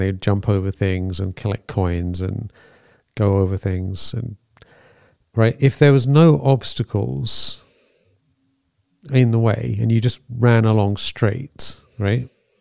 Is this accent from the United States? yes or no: no; England, United Kingdom; When I was growing up in England, when I used to watch TV when I was younger